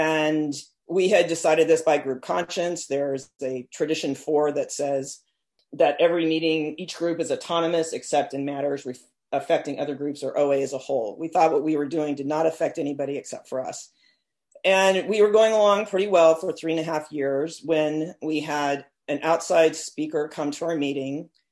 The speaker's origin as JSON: {"language": "English", "region": "California", "country": "United States", "said": "And I'm from the San Francisco Bay Area. I worked at UC Berkeley."}